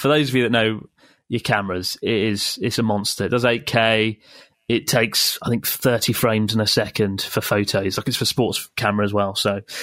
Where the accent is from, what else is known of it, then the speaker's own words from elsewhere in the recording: Canada; from Canada.